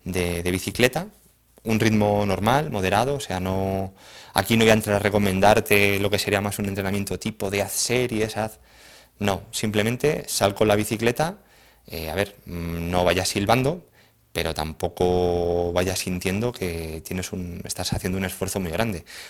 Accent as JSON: {"language": "Spanish", "country": "Spain", "said": "los que somos de España creo que todos sabemos qué es el Camino de Santiago"}